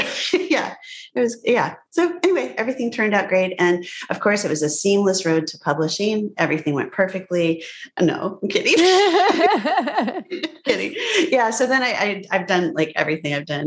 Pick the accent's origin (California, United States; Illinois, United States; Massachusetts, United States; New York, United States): Illinois, United States; born there; But I grew up all over the place. My dad was a professor. And so I was born in married student housing at Northwestern, where he got his PhD